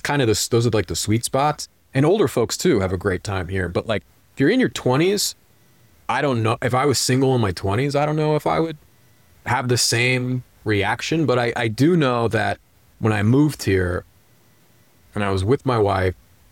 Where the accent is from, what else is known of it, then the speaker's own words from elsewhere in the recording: New York, United States; I'm born and raised in New York. I love New York.